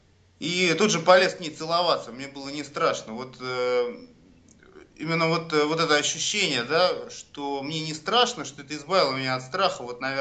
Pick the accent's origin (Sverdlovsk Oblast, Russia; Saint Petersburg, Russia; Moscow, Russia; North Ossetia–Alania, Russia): Saint Petersburg, Russia; Мне 34 года. Я родился и вырос в Санкт-Петербурге. Ну, тогда он был Ленинградом.